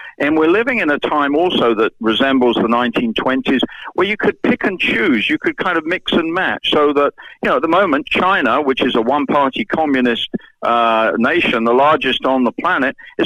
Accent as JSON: {"language": "English", "region": "London", "country": "United Kingdom", "tie": "born or raised there", "said": "growing up in London, as I did"}